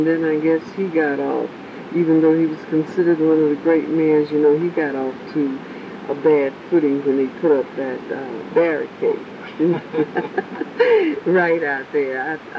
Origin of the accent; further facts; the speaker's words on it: Tuskegee, Alabama, United States; he had been principal of high school in my hometown, Tuskegee, and I knew, I didn't know him personally, but I, you know, that's home